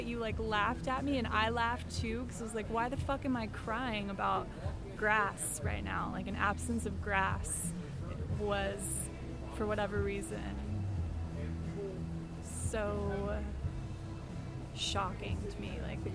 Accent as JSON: {"language": "English", "region": "New Jersey", "country": "United States", "said": "I'm from New Jersey. I don't have a soul."}